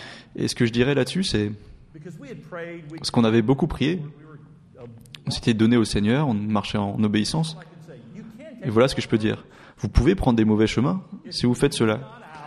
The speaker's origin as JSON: {"language": "French", "region": "Florida", "country": "United States", "second_language": "French", "said": "Moi, je viens de Floride."}